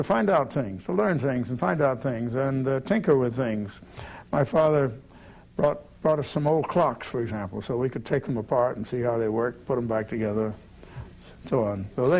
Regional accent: South Carolina, United States; Well, I grew up in South Carolina, in the somewhat mountainous region of South Carolina. And I grew up on a little farm.

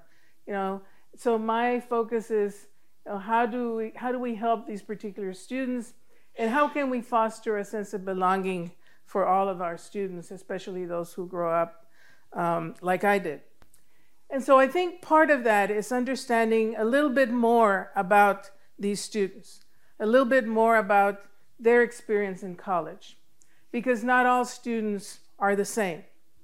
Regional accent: Laredo, Texas, United States; born there; I live in Texas. I was born in Laredo, Texas. You may know it. It's somewhere close to the Gulf of Mexico and the Rio Grande.

